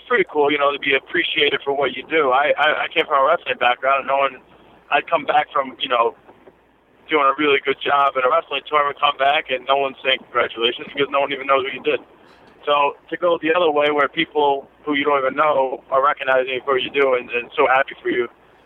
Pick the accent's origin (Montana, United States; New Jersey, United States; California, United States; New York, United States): New York, United States; Long Island; I'm from Long Island. I got, like, you know, Jewish friends and stuff like that.